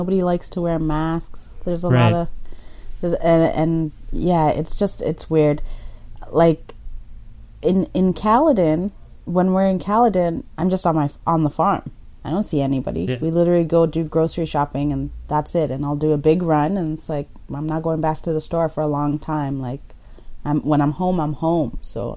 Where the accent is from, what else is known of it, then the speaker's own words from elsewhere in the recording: Kenya; born there; but I was born in Kenya.